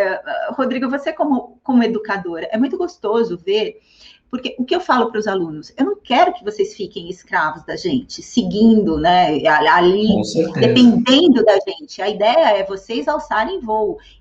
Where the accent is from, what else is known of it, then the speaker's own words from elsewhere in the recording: Espírito Santo, Brazil; Eu sou do Espírito Santo.